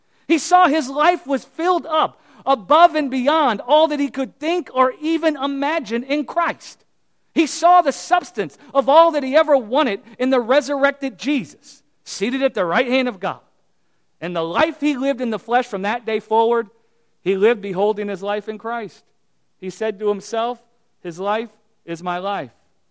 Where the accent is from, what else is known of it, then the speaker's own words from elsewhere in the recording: United States; I'm thinking about the life that's in America because I'm from America.